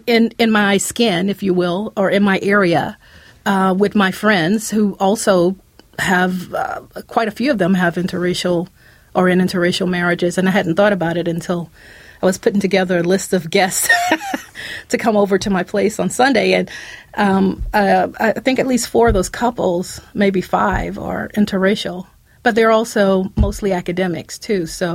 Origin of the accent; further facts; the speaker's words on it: the South, United States; I'm from the South, so and my husband is Japanese, and I'm African American.